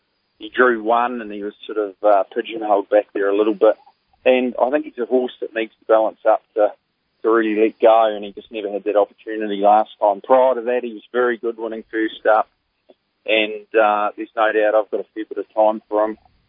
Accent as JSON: {"language": "English", "town": "Woodlawn", "country": "New Zealand", "said": "I'm from Woodlawn, New Zealand. That's probably about as landlocked as you get."}